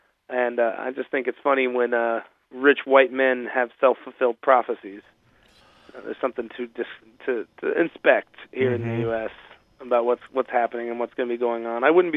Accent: St. Charles, Missouri, United States; I know in my hometown of St. Charles, Missouri, last week they had a roadblock on the street

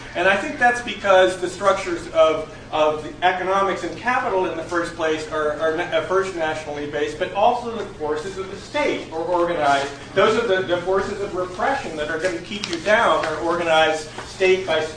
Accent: Chicago, Illinois, United States; from Chicago.

